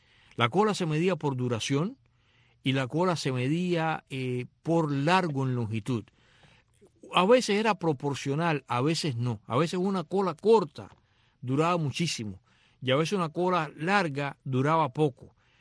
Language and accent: Spanish; Cuba